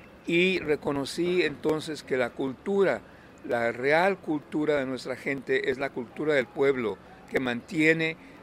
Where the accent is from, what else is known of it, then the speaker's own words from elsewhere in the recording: San Antonio, Texas, United States; cuando éramos niños en San Antonio, en la escuela, los maestros nos expulgaban.